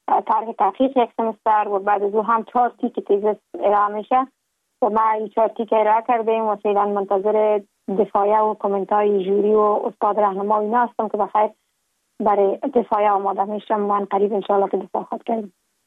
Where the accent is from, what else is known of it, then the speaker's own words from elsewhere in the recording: Kabul, Afghanistan; now in Ankara, Turkey; در شهر کابل متولد شدیم،